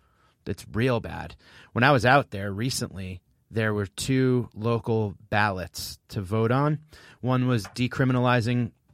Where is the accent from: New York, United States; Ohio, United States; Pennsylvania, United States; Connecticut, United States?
Connecticut, United States; New Haven; also born or lived in Denver; I'm from New Haven, Connecticut. And then I moved out to Denver for a while and came back.